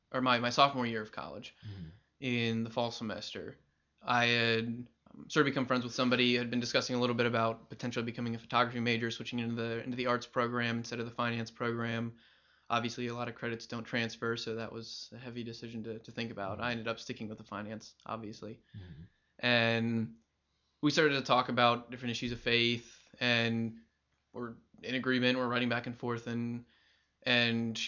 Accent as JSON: {"language": "English", "region": "Kentucky", "country": "United States", "tie": "born or raised there", "said": "I grew up in Northern Kentucky before I moved down to Louisville for university."}